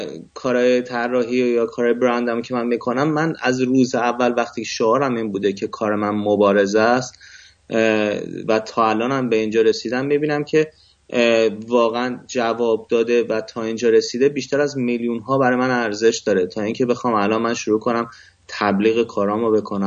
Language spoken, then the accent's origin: Persian; Iran; به هر حال ما هم ایرانی هستیم